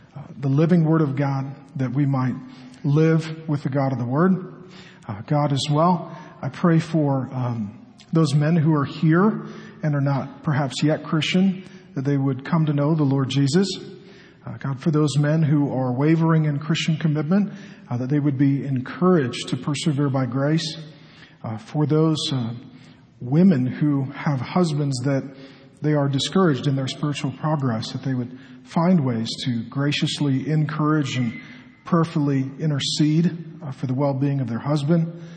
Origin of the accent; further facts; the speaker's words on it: Seattle, Washington, United States; And so for me, I grew up in Seattle, and I was one of the few kids in my neighborhood who had a dad.